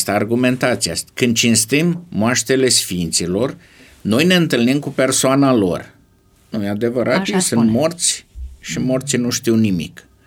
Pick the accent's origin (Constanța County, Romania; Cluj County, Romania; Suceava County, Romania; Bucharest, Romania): Suceava County, Romania; Suceava; Eu sunt sucevean.